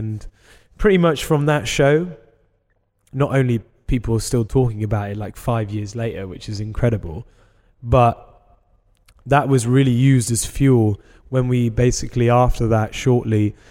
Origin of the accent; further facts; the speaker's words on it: England, United Kingdom; we're English, like we've produced some of the world's greatest bands.